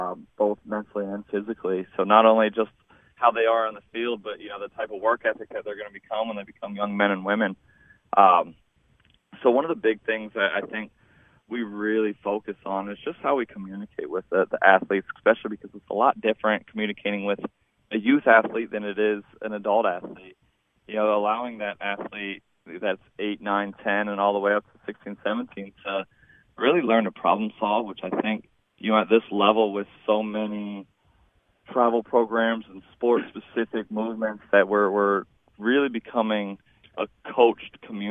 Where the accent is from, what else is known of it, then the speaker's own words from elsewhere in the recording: Columbus, Ohio, United States; So, born and raised in Columbus, Ohio. Grew up right on the outskirts of Columbus.